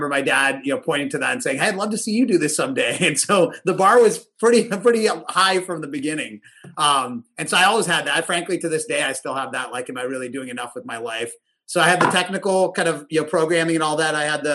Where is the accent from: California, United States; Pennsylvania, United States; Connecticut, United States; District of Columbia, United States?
Pennsylvania, United States; Pittsburgh; So for me, so I grew up in Pittsburgh.